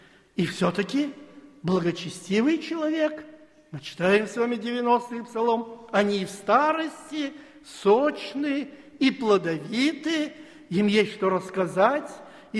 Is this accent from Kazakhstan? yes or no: yes; Almaty, Kazakhstan; Ну, я из Алматы, в Алмате жил много времени